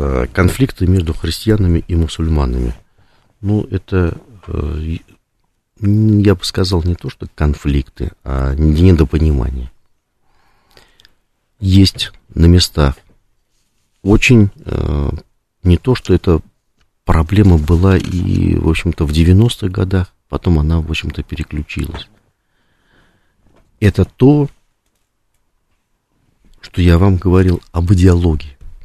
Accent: Kazan, Tatarstan, Russia; как я вырос, например, в Татарстане и в Казани

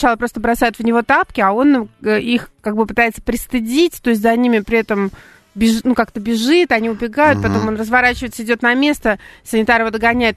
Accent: Moscow, Russia; мы из Москвы.

